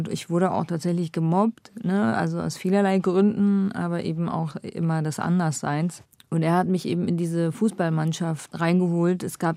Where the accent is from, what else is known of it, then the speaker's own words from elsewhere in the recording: Iraq; moved away; Ich bin als Kurdin aus dem Irak geflüchtet.